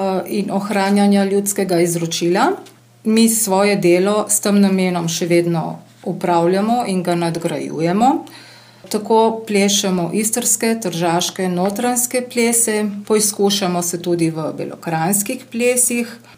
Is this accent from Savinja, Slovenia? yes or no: no; Littoral–Inner Carniola, Slovenia; Prihajamo pa iz Postojnske in Pivške občine.